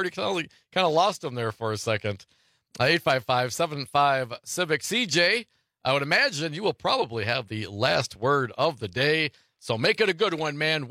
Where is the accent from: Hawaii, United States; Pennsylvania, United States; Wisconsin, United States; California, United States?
Wisconsin, United States; Hortonville; I remember as a kid growing up in Hortonville, Wisconsin, out on the playground.